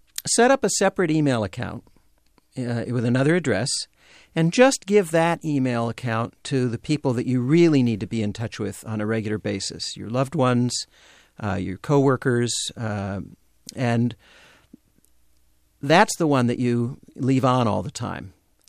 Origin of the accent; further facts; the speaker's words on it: California, United States; Well, there's a local angle here. I grew up in San Francisco Bay Area